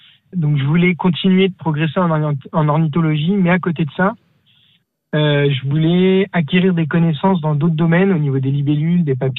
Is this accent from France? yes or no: yes; Centre-Val de Loire, France; Oui, je suis originaire du sud de l'Eure-et-Loir, dans le Perche exactement, en limitrophe avec la Sarthe et le Loir-et-Cher.